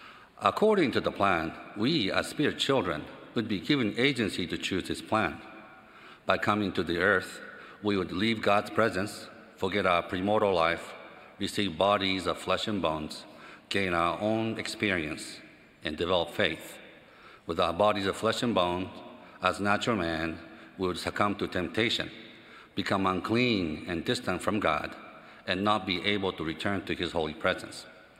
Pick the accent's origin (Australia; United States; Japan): Japan; Nagano; I grew up in Nagano, Japan, in a home where honesty, diligence, and humility were strongly encouraged, and conformity to the old customs was strictly followed.